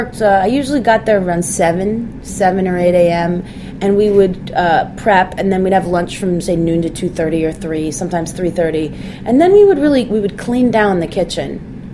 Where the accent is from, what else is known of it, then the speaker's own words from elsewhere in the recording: New York, United States; Yeah, I'm a New Yorker.